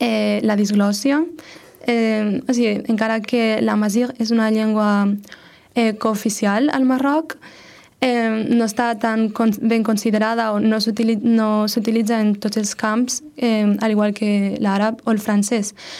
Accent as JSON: {"language": "Catalan", "region": "Valencian Community", "country": "Spain", "first_language": "Valencian", "said": "La meva llengua materna és el valencià, però també parlo castellà i marroquí fluidament."}